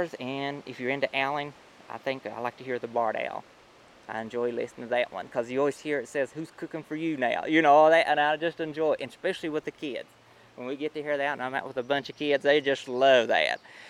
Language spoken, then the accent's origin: English; Hayside, Virginia, United States; I'm from Hayside, Virginia.